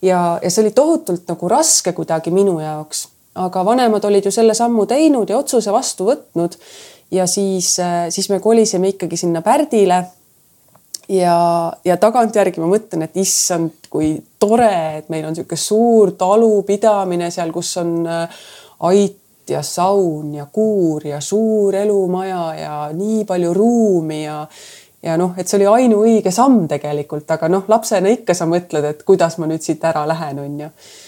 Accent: Orissaare, Saare County, Estonia; mina kasvasin tegelikult üles lapsepõlves Orissaares, et me elasime siis oma perega ridaelamus. Käisin lasteaias Orissaares ja ka algklassid ja kooli veetsin Orissaares.

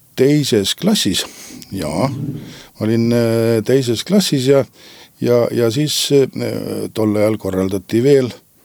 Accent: Saare County, Estonia; Olen rahvuselt saarlane

